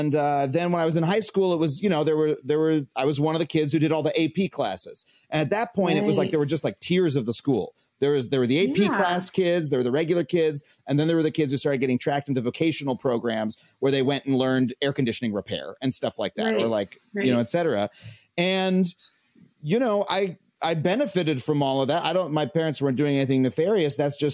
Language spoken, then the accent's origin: English; New York, United States; I grew up on Long Island in an affluent suburb.